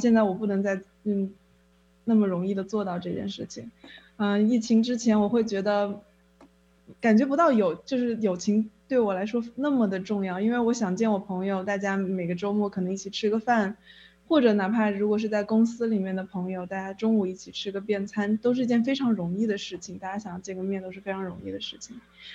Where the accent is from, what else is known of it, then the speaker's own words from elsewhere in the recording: Changsha, Hunan, China; moved away; 我是湖南长沙。